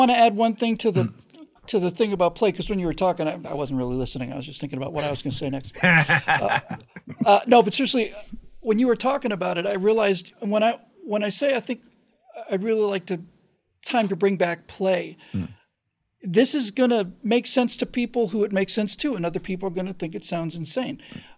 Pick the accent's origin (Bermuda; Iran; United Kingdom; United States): Bermuda; I did know two kids who were actually killed when I was growing up in Bermuda.